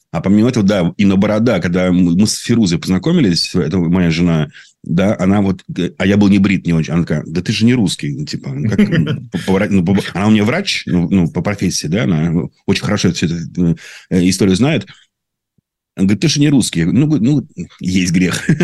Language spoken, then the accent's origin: Russian; Saint Petersburg, Russia; also born or lived in Uzbekistan / Tajikistan; я хоть и коренной ленинградец, петербуржец, да, тем не менее для меня Средняя Азия – это моя, ну, вторая родина. Узбекистан, Таджикистан – это моя вторая родина. Я там вырос в этих республиках